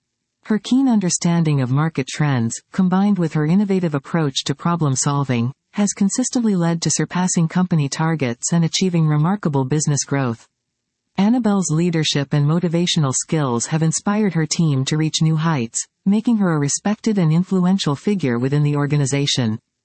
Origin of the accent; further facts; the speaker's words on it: Bogotá, Colombia; born there; English is a second language; I was born in Bogota, Colombia, where I graduated as a physician.